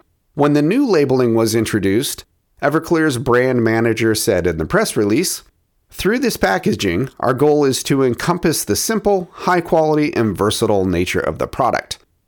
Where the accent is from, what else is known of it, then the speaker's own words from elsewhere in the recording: Portland, Oregon, United States; that was formed in 1992 in my hometown of Portland, Oregon